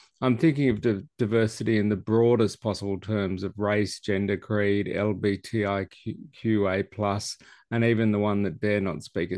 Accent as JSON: {"language": "English", "region": "Tasmania", "country": "Australia", "tie": "born or raised there", "said": "So I grew up in Tasmania"}